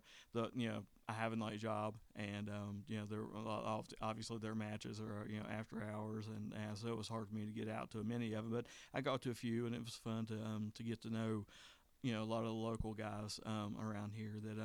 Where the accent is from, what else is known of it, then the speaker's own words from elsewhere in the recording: Montgomery, West Virginia, United States; I'm originally from Montgomery, West Virginia. I was born April 19th, 1974.